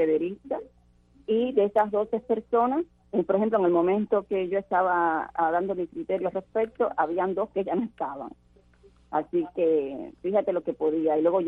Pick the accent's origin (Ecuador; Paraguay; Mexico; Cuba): Cuba; no somos ni menos cubanos ni más cubanos por pensar y por tener una conciencia diferente